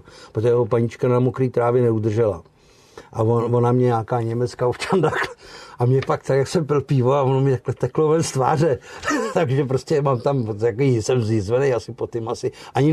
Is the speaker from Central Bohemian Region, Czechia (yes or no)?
no; Ústí nad Labem, Ústí nad Labem Region, Czechia; Já jsem rozený v Ústí, jako rozdělený Ústečák, a můj táta … byl rozený v 28. na Střekově, kousek od Činohry, jako rodilej Ústečák, český menšinový chlapeček